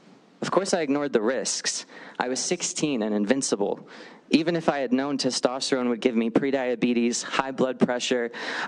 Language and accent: English; Great Falls, Montana, United States; I was born and raised in Great Falls. 10 years ago, when I was 15, I came out to my parents as a transgender boy.